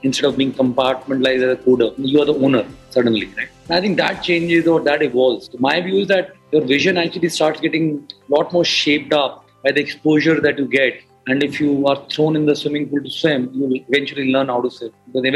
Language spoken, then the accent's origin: English; Jaipur, Rajasthan, India; I'm from Jaipur, a small town